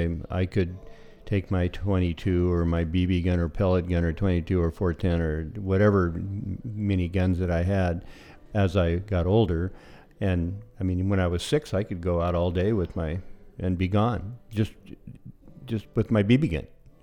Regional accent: Potter Valley, California, United States; I grew up in Potter Valley and spent my whole life there. I'm 68.

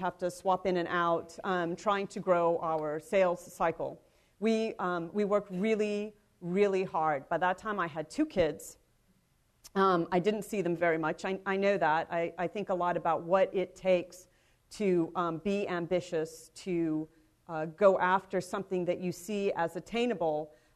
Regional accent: San Antonio, Texas, United States; And I know my city. My city is Military City, USA, my hometown.

